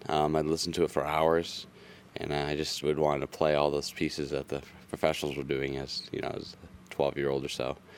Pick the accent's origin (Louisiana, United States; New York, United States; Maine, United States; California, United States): Maine, United States; Shapley; I'm from Shapley, Maine.